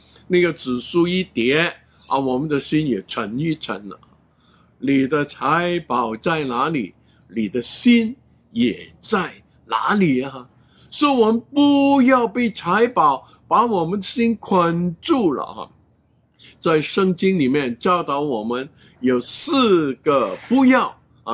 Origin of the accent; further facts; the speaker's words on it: Guangdong, China; 有时候我们广东人一见面就说恭喜发财啊